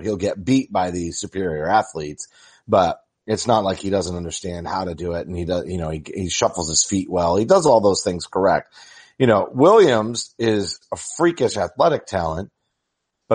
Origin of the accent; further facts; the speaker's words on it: Ireland; Yes, I am getting tanned as much as this Irishman can get tanned.